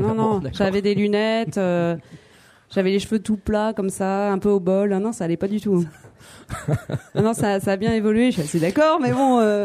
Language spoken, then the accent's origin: French; Normandy, France; Alors écoutez, je suis normande, alors le crachin, je connais quoi.